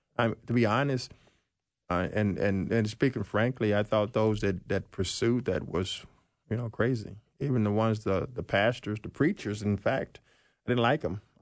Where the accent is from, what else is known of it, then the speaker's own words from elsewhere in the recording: Arkansas, United States; Growing up in Arkansas, you at an early age, you got to make your own decisions pretty much